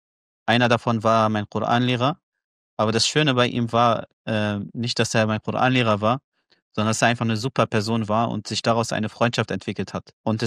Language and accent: German; Gaza Strip, Palestine; hat er mich an Gaza gebunden. Und daran, die Menschen in Gaza nicht zu vergessen. Und meine Heimat nicht zu vergessen